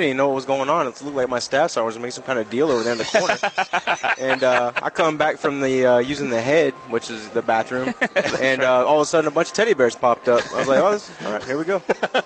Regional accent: Florida, United States; I'm actually from Florida, so I'm the tropical weather, so.

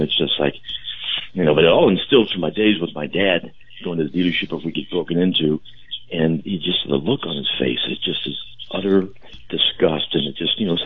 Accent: Normandy, Missouri, United States; We were at the old IGA, you know, growing up in Normandy.

